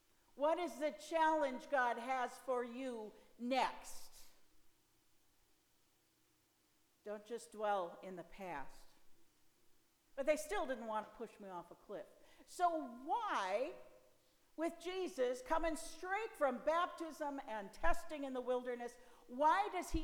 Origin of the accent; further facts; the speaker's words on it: Buffalo, Minnesota, United States; So Stratford is not my hometown. Buffalo, Minnesota is my hometown. If I were to go back there and preach, they would expect me to say all kinds of nice things. And I would. I had a great childhood there.